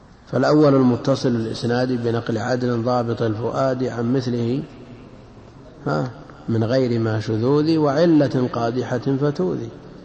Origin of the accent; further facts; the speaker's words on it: Najd, Saudi Arabia; ما يسمى كذا عندنا في نجد يسمى شبا أيضا